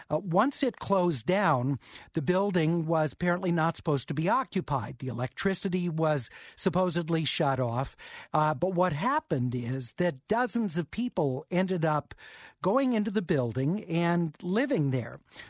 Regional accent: Hollywood, California, United States; You know, for myself, growing up in Hollywood, going to Hollywood High School in the mid-1970s, I spent a lot of time on Hollywood Boulevard.

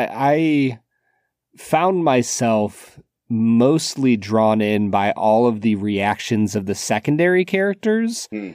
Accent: Cleveland, Ohio, United States; I grew up in Cleveland. I've been around lots of Eastern Europeans.

